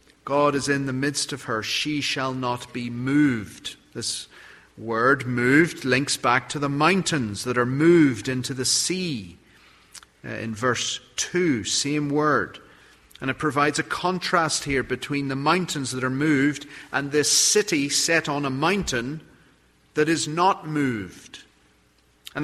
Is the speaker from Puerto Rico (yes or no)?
no; Belfast, Northern Ireland, United Kingdom; I'm from Belfast, not in Texas, but in Northern Ireland.